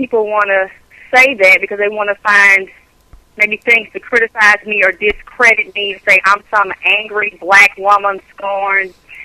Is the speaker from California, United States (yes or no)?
no; Georgia, United States; I'm from Georgia.